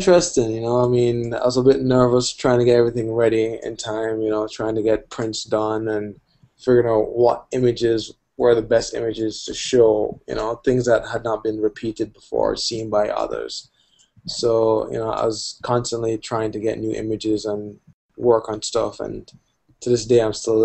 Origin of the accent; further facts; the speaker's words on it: Jamaica; I had wanted to answer a question for myself, which is, who was I as a Jamaican? What was my Caribbean identity or Jamaican identity?